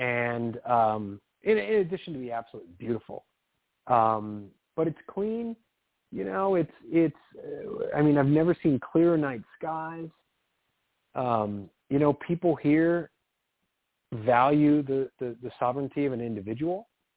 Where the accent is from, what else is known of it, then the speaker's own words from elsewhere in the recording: Illinois, United States; I grew up in Illinois, and then they spent a lot of their lives in South Carolina with no mountains.